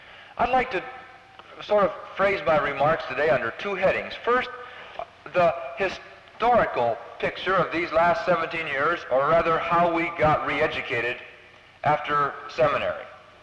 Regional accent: Des Moines, Iowa, United States; now in New York City, United States; when in my hometown, the biggest city in Iowa, there were only 175,000 people

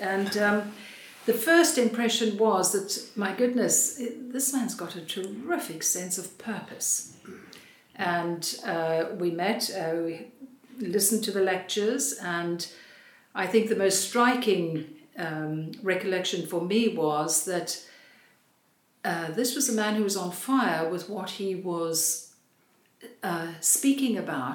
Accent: South Africa; I grew up in South Africa. I was a final year student at the University of Cape Town in 1968

